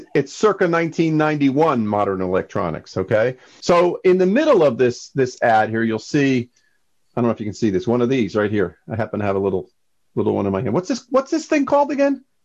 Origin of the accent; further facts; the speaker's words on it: New Jersey, United States; for those of you who know, I'm from Jersey, from North Jersey, you can see there's a Yankee icon within this thing.